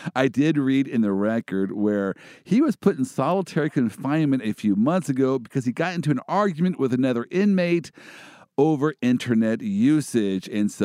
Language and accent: English; Midwest, United States; You got to understand, I'm from the Midwest, and so being cooped up in a New York apartment is not my idea of a good time.